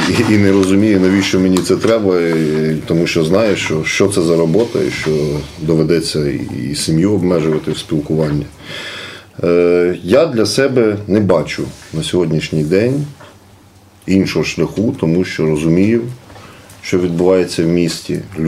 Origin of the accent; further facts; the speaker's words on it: Chernivtsi, Chernivtsi Oblast, Ukraine; але я переконаний, що ми, чернівчани, змінюючись щодня невеличкими кроками